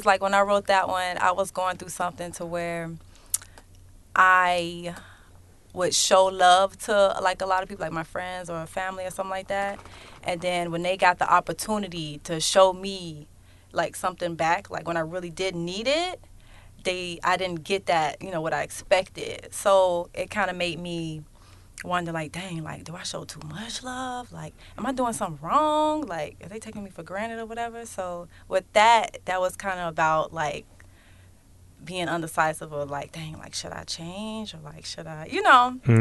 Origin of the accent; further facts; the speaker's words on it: Arkansas, United States; Like, we're from Arkansas. That's like, the town we're from in Arkansas is like 30 minutes from Memphis. So it's like really bluesy, like on the music tip.